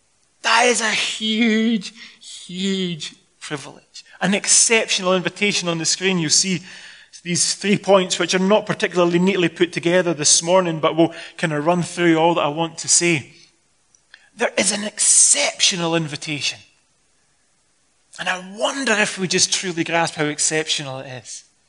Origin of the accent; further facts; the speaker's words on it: Scotland, United Kingdom; Don't take this the wrong way because I'm Scottish